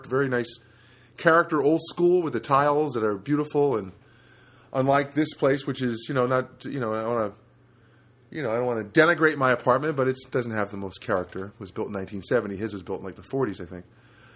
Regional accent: New Jersey, United States; Even as a kid, I grew up in New Jersey, and we would play it when it's cold

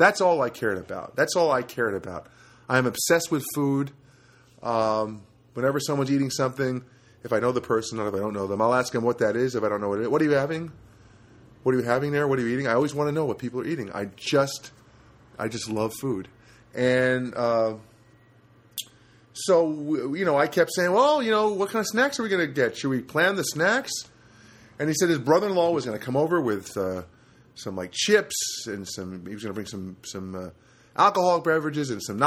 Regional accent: New Jersey, United States; Even as a kid, I grew up in New Jersey, and we would play it when it's cold

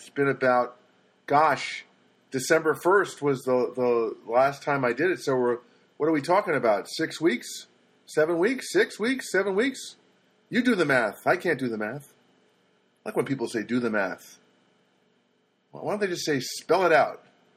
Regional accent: New Jersey, United States; Can you tell I'm from New Jersey?

